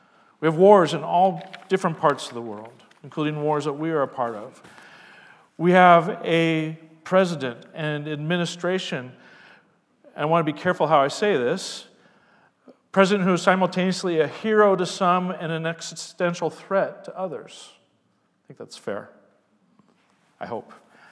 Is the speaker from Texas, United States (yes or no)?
no; Tacoma, Washington, United States; I was a child of the 60s, 70s, and 80s. In fact, I grew up in Tacoma